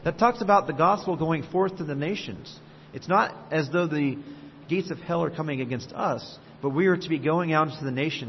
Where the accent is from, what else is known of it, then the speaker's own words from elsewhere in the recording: California, United States; It's very far from our family. We're from Southern California, and all of our family live there.